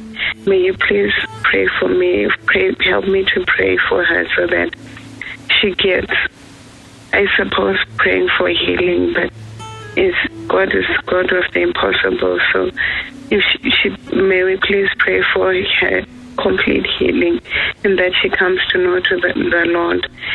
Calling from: Australia; I'm calling from Australia.

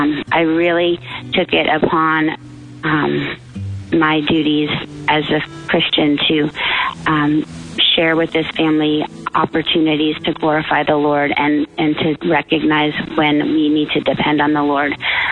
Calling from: Orlando, Florida, United States; I'm calling from Orlando.

